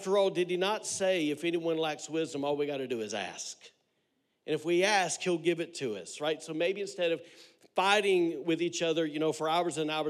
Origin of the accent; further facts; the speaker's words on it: the South, United States; she's from the Northwest, I'm from the South, so she says things like, yes, Mom, I say, yes, ma'am, right?